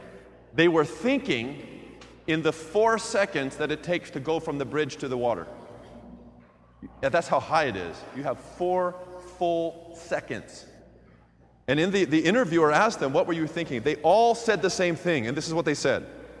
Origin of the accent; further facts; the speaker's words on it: Pasadena, California, United States; You know, where I grew up in Pasadena, there's a very famous suicide spot there.